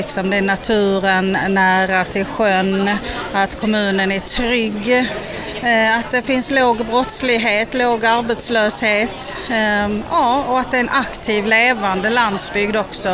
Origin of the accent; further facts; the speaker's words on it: Skåne, Sweden; now in Ydre, Sweden; Jag är ju själv från Skåne som du hör.